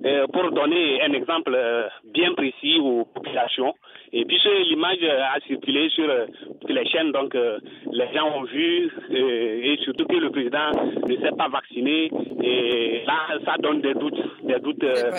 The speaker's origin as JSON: {"language": "French", "country": "Togo", "said": "faire croire aux gens que la maladie n'existe pas ici chez nous au Togo"}